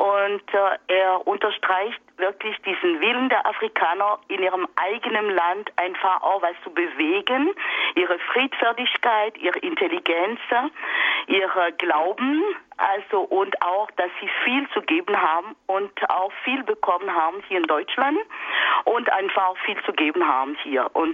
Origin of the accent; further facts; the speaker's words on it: Benin; also born or lived in Togo; Ich komme selber aus Benin und Togo